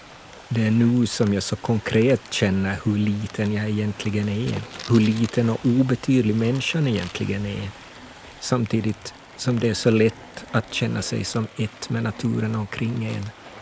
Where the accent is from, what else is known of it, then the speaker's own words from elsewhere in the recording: Finland; Hemma i Finland i början av april är det beckmörkt.